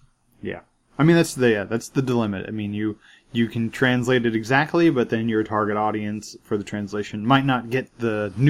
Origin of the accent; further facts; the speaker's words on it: United States; I know I'm American, but I'm not that impatient.